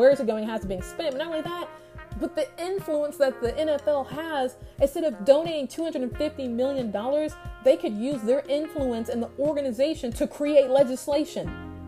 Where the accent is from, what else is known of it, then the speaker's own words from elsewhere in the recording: Indiana, United States; I mean, I'm from Indiana. I mean, I've been here most of my life, but my family is from the South.